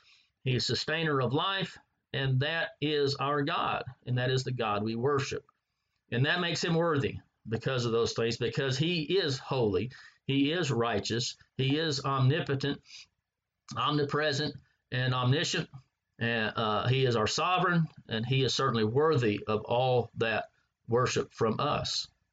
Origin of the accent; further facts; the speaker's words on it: the South, United States; I don't know about you growing up in the South. We didn't have air conditioning when I was a kid.